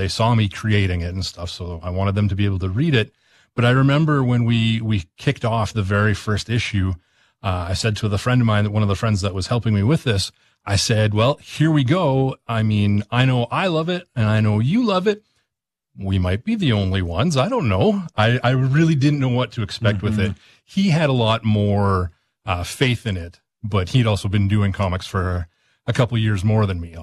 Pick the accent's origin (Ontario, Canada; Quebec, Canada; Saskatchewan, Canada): Saskatchewan, Canada; Humboldt; now in Regina, Canada; Being that it's set in my hometown of Humboldt